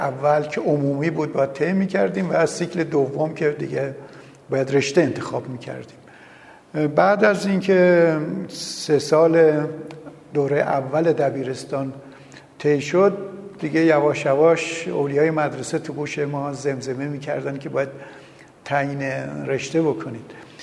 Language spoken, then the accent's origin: Persian; Kashan, Isfahan, Iran; now in Tehran, Iran; متولد 1322 در کاشان. طفولیت من در کاشان بود و در یک خانواده سنتی بزرگ شدم و خانواده من تقریبا میشه گفت مرفه بودن، تاجر بازار بودن، فرش فروش بودن.